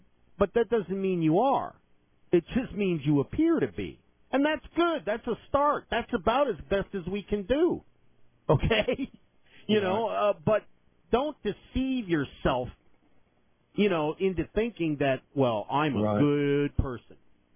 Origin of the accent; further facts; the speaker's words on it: New Jersey, United States; I grew up in New Jersey, and we all wanted to go there.